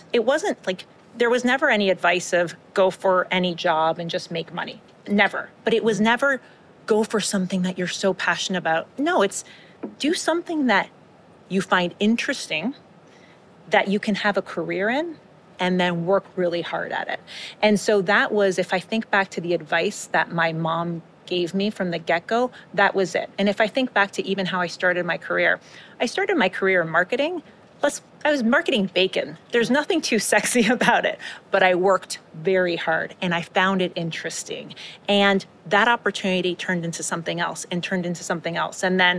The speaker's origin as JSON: {"language": "English", "country": "Canada", "tie": "born or raised there", "said": "So I grew up in Canada and obviously to parents that were from Uruguay."}